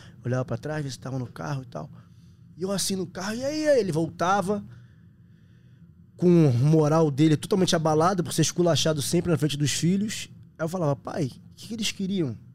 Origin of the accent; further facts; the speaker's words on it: Rio de Janeiro, Brazil; born there; E eu fui feito na Bahia, nasci no Rio. Eu nasci 31 de dezembro. Minha mãe veio pra cá dia 30 de dezembro, eu nasci aqui no Rio, porque a família tava aqui, enfim.